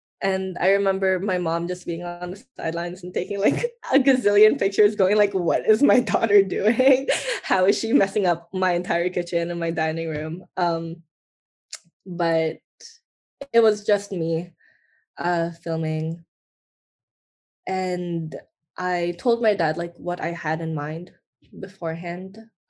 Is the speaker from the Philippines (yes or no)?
yes; Philippines; now in Canada; the shame that I felt growing up in the Philippines and feeling like as I immigrated in my transition to Canadian culture